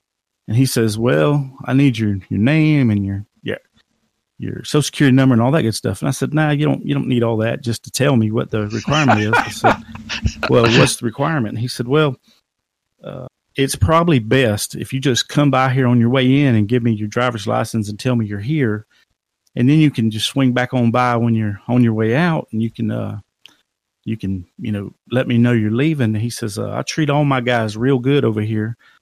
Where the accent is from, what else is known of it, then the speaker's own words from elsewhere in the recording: Florida, United States; I said, I'm from Florida, you know, and I'm smart enough to read these statutes